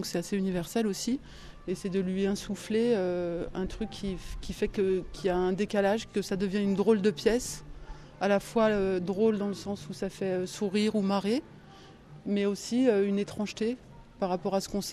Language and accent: French; Paris, Île-de-France, France; now in Sète, France; Et avant je venais de Paris. Et donc voilà, je me suis installée à Sète